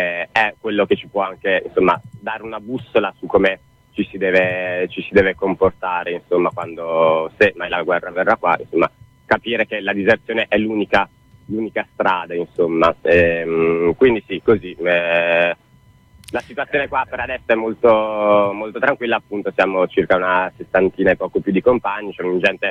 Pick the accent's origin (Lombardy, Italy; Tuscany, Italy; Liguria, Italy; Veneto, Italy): Veneto, Italy; Venice; Io vengo da Venezia